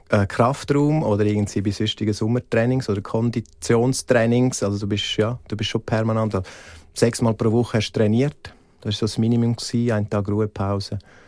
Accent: Graubünden, Switzerland; als ich dann weg bin aus dem Engadin, als ich dann auf Zürich bin

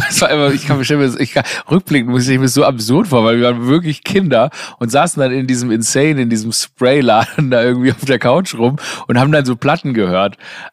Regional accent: Stuttgart, Baden-Württemberg, Germany; Ich komme ja aus Stuttgart, ursprünglich aus Stuttgart

